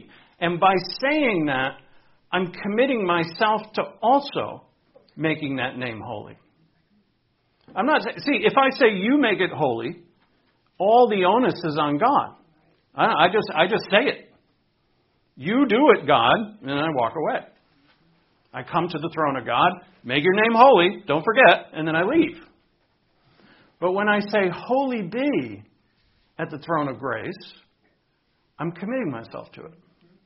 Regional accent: New England, United States; Back where I grew up in New England, that where the Italians would say bada bing, bada boom.

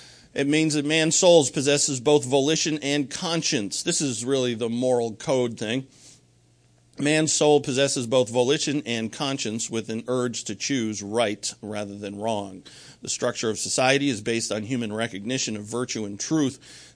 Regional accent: United States; And it makes me very proud as an American to know that.

